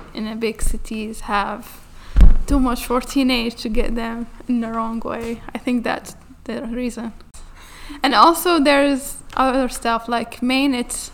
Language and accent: English; Iraq; English is a second language; moved away as an adult; now in Augusta, United States; But for me, I came direct from Iraq to Augusta.